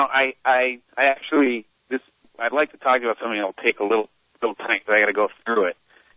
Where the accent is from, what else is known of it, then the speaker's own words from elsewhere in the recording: United States; Because I'm, you know, I'm American. I think it's important to vote.